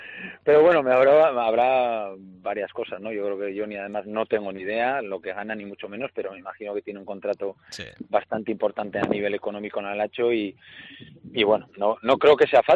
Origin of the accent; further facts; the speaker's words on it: Gijón, Asturias, Spain; Pues porque, bueno, soy de Gijón